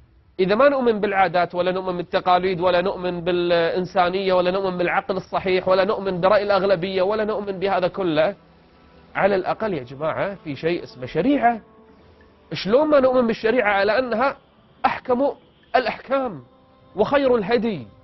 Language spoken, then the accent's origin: Arabic; Kuwait; المجتمع الحمد لله دين، المجتمع محافظ، مجتمع مسلم، المجتمع عربي اصيل، المجتمع كويتي نظيف